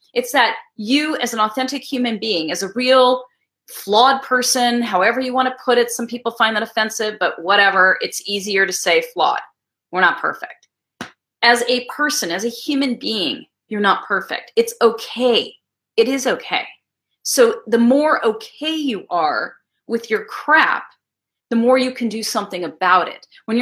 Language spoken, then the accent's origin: English; California, United States; also born or lived in Wisconsin; See, I live in California for a reason. I was born in Wisconsin. My parents moved me out here when I was two.